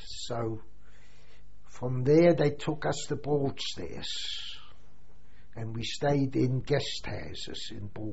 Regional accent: Germany; English is a second language; now in United Kingdom; there we were all German boys, roughly of the same age. We didn't speak English.

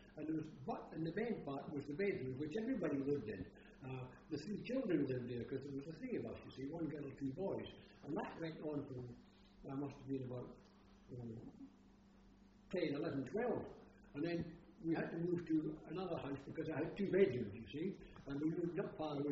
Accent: Dundee, Scotland, United Kingdom; And I was born in Dundee. And I was born at home, in a tenement, because that's the reason it happened in 1918. And I lived there in Ewer Street, Dundee

